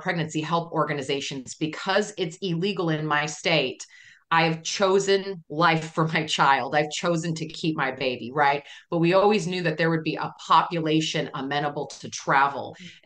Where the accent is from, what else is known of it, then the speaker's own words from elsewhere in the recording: Texas, United States; Looking, for example, at the contrast between my home state of Texas and New Mexico.